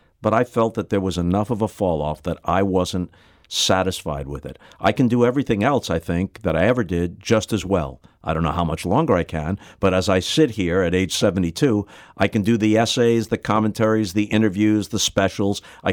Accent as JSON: {"language": "English", "town": "St. Louis", "region": "Missouri", "country": "United States", "tie": "born or raised there", "said": "And I still feel connected to it. Yeah. I still consider it to be my hometown."}